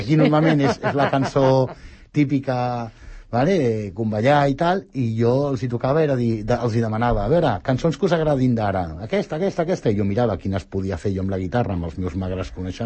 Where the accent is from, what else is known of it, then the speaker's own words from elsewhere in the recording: Sant Cugat del Vallès, Catalonia, Spain; Sí que he fet fotos de Sant Cugat, m'agraden molt les fotos que he fet de Sant Cugat, però m'agraden més per un tema emocional, no? Vull dir, perquè és el meu poble, el sento com a meu...